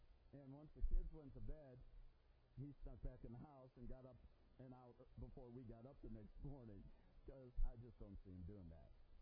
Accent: Detroit, Michigan, United States; When we lived in, when I was a kid growing up in Detroit, at one point we lived in Livonia, a western suburb of Detroit

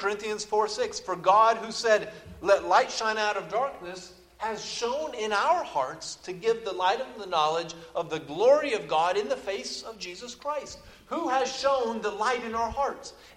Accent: Oklahoma, United States; I'm from Oklahoma.

